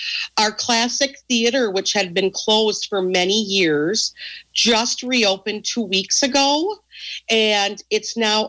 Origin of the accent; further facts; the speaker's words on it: Amory, Mississippi, United States; So growing up in Amory, I was very happy.